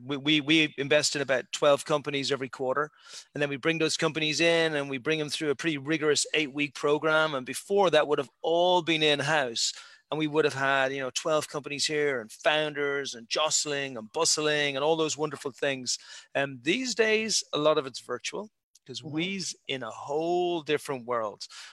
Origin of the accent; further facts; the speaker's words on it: Ireland; now in Santa Monica, United States; As an Irish boy who's come from cold beginnings, I'll call Santa Monica paradise.